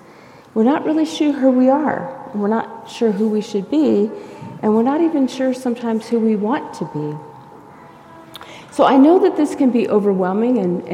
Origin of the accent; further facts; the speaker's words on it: San Diego, California, United States; I grew up in San Diego, and I learned to drive on a freeway.